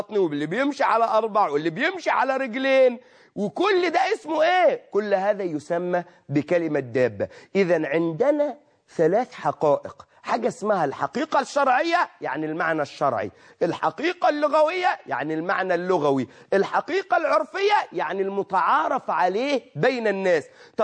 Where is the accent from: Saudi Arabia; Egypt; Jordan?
Egypt; عندنا في مصر الشيء اللي بتضعه المرأة في شعرها لتمسك شعرها بيقال عندنا بنسة